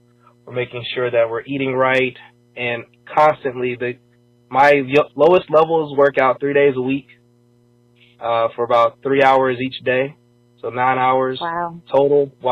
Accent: Atlanta, Georgia, United States; because I was born and raised in Atlanta, but after being down here for a couple of years

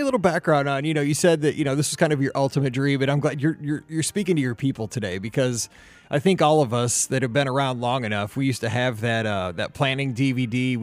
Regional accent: Missouri, United States; Because, again, I'm from Missouri. We cling to Walt.

